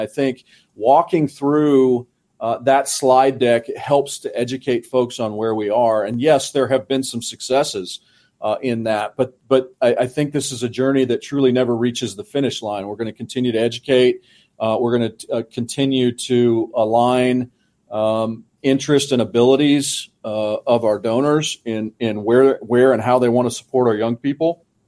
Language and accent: English; Kansas, United States; You know, growing up in Kansas, but not in Wichita, man, Gene Stephenson was right up there with guys like Bill Snyder